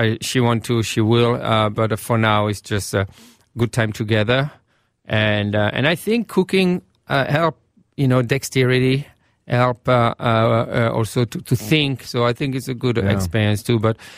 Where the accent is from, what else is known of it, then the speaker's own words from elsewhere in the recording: Minneapolis, Minnesota, United States; I'm very proud to be in Minneapolis, and I call Minneapolis my hometown